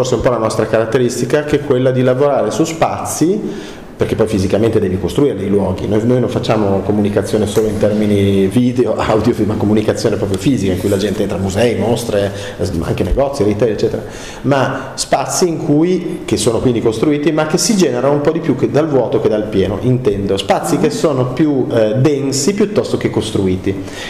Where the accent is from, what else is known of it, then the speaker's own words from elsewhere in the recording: Turin, Piedmont, Italy; moved away as an adult; now in Milan, Italy; Io sono venuto a Milano nel 85 perché sono di Torino, sono emigrato qua